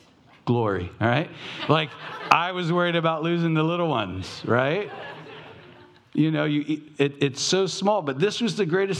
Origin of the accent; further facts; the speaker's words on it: Long Beach, California, United States; So I grew up in North Long Beach.